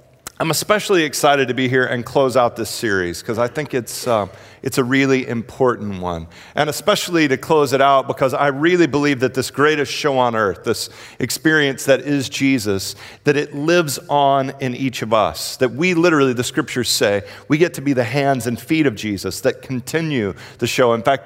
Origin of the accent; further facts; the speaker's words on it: Houston, Texas, United States; Just a little bit about me. I am from Houston.